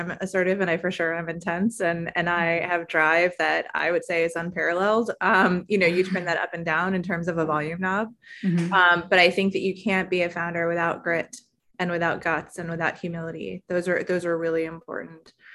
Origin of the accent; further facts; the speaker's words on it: New York City, New York, United States; I, of course, was born and raised in New York City